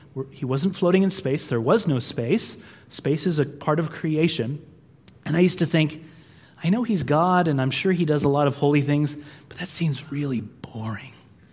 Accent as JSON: {"language": "English", "region": "California", "country": "United States", "said": "I'm telling you my name. I'm a pastor. I'm a Californian."}